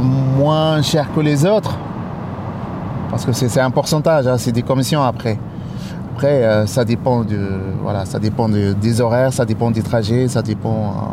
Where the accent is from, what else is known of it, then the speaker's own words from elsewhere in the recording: Tunisia; moved away as an adult; now in Paris, France; je suis d'origine tunisienne. Mais ça fait plus que 20 ans. J'ai fait mes études ici.